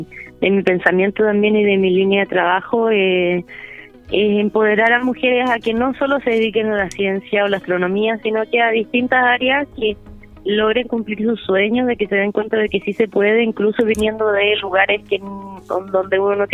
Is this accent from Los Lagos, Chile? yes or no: yes; Osorno, Los Lagos, Chile; Ah, yo soy de Osorno.